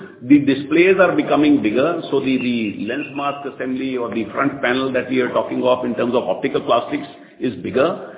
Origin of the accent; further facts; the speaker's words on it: India; So I'm an Indian, so I understand exactly what you're saying.